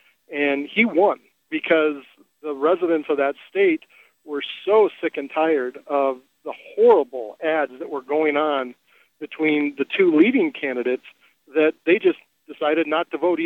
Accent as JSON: {"language": "English", "region": "South Dakota", "country": "United States", "said": "I'm originally from South Dakota."}